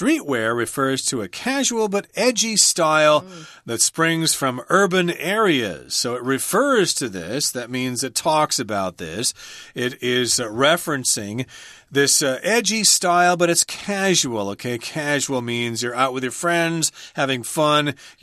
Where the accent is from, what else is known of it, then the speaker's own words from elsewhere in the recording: United States; that would be much easier for me to pronounce since I'm American.